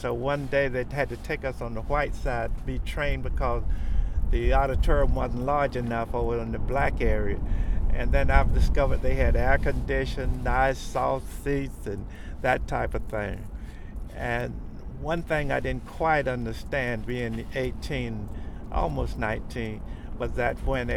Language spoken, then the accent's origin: English; North Carolina, United States; Everything, I'm from North Carolina, but everything was segregated as far as the school system, everything, housing, everything.